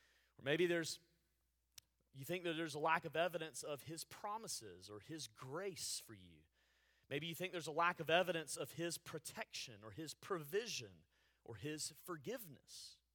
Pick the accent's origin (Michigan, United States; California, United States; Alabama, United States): Alabama, United States; Montgomery; Growing up in Montgomery, Alabama, and having a dad from Mobile, I often went down to the beach, down to the Gulf of Mexico